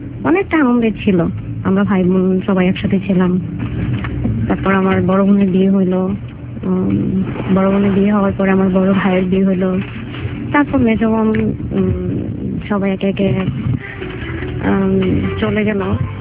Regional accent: Dhaka, Dhaka Division, Bangladesh; born there; আমার জন্ম ঢাকা।

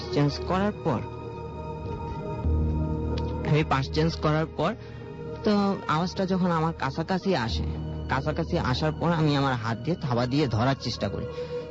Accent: Dhaka, Dhaka Division, Bangladesh; আমি ঢাকাতেই থাকি

